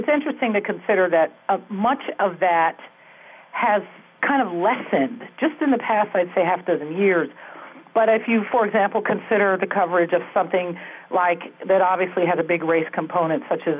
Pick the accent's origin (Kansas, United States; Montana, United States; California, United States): California, United States; San Francisco; You're referring to my first daily newspaper job, which was in my hometown of San Francisco.